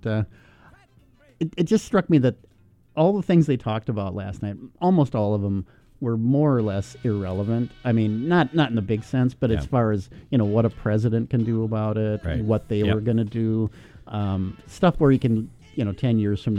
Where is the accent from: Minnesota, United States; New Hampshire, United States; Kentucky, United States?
Minnesota, United States; As a Minnesotan, I'd be very happy with second place.